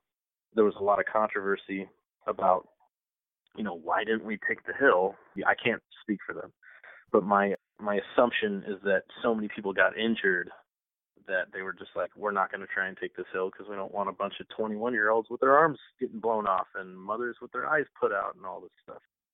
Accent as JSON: {"language": "English", "region": "California", "country": "United States", "said": "everybody that I came with from California left the next day to come back home. And I was supposed to come back home"}